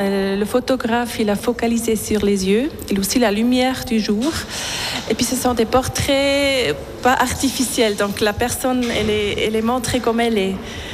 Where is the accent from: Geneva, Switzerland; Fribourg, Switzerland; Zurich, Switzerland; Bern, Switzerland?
Bern, Switzerland; Evilard; now in Vienna, Austria; En fait, moi, je ne suis même pas viennoise, je suis de Evillard.